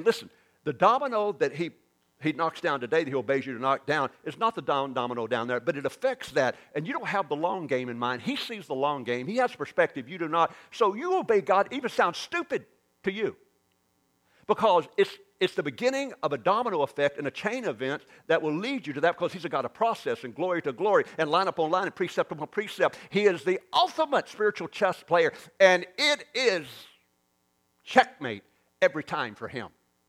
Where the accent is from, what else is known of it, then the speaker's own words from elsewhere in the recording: Arkansas, United States; But that, to me, I'm from Arkansas.